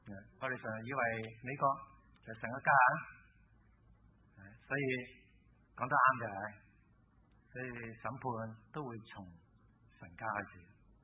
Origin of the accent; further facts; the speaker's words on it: China; 特別係我哋中國人最多啊